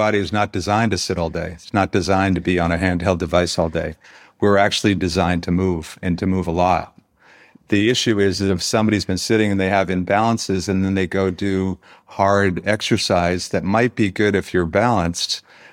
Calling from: Moss Beach, California, United States; I am in Moss Beach, California, which is about a half an hour south of San Francisco on the coast, on the water. A very rural place that's also close to the city.

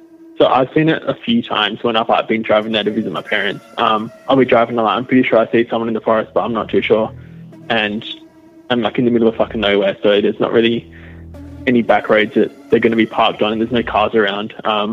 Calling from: Western Australia, Australia; I'm calling from Western Australia.

